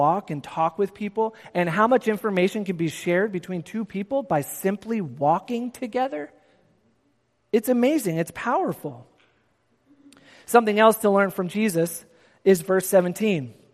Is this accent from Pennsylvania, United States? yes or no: yes; Philadelphia, Pennsylvania, United States; Now, I grew up in the city. I grew up in South Philly.